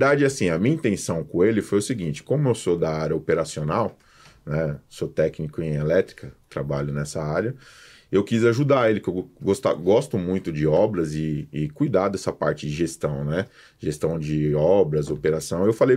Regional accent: São Paulo, Brazil; sou de São Paulo, né? ABC.

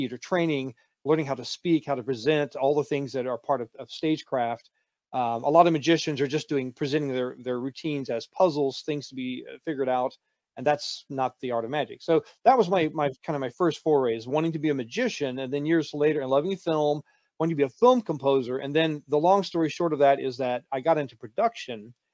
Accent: Texas, United States; No, actually, I'm from Texas, y'all. Howdy, everybody.

